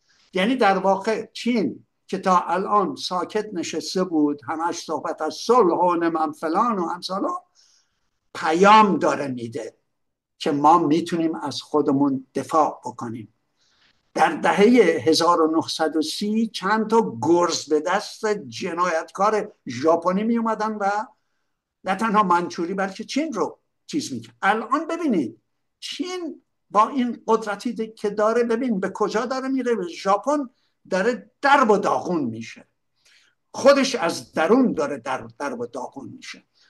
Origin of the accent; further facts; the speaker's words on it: Khuzestan, Iran; من چون تو رودخونه کارون تمام بچگیم اونجا شنا کردم و میدونم تبدیل به یه جوب شده.